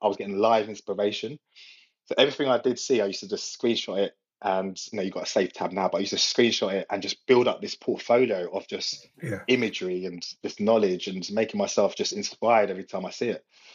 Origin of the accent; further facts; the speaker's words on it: Brentford, London, United Kingdom; born and bred in Brentford, London.